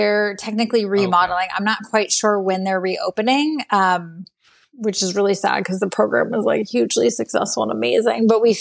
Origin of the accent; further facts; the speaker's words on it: San Diego, California, United States; And growing up in San Diego, I grew up with a huge Baja influence, Baja Mexico influence in my town.